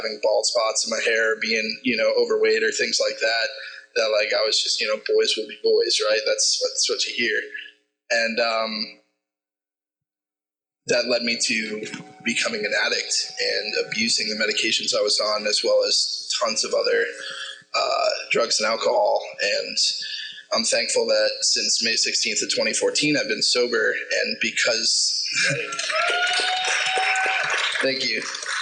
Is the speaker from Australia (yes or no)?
no; Florida, United States; I grew up in South Florida.